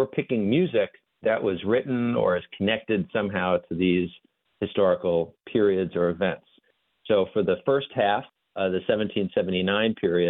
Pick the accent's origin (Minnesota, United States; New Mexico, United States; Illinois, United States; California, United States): Illinois, United States; Chicago; And over the years, studied where I grew up in Chicago. And then when I went to University of Chicago